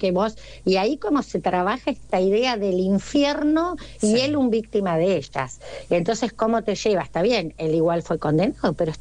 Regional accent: La Plata, Buenos Aires Province, Argentina; yo soy platense además, ¿no?

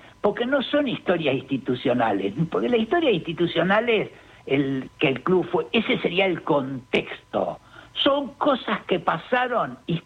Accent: Tandil, Buenos Aires Province, Argentina; El único que soy de Tandil soy yo.

